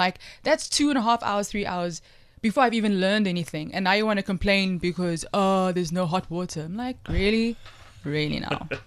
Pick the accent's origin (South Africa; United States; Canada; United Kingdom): South Africa; Strandfontein, Western Cape; I come from Strandfontein, which is, I would say, kind of a nicer version of Mitchell's Plain, next to Mitchell's Plain.